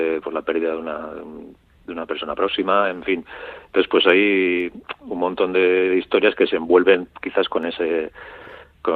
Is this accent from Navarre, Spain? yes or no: yes; Navarre, Spain; Como soy navarro, pues eso...